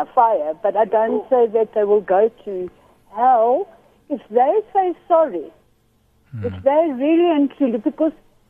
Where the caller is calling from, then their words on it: Florida, United States; I'm calling you from Florida